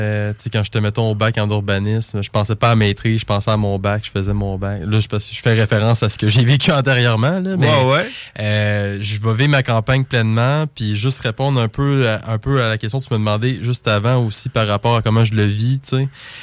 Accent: Lévis, Quebec, Canada; Puis pour moi, Lévis, c'est ma ville, c'est ma place.

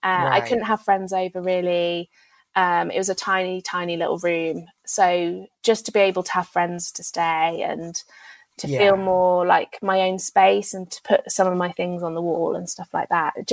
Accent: United Kingdom; being a Brit in Germany.

